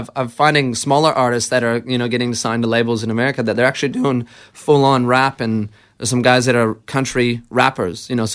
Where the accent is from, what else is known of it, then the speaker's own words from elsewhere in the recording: United States; I guess it's difficult for me because I am American